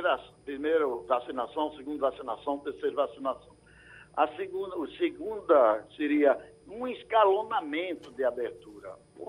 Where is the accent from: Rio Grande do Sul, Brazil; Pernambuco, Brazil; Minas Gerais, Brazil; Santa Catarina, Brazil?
Pernambuco, Brazil; você vai em Prazeres, eu sou lá de Piedade, passo ali em Prazeres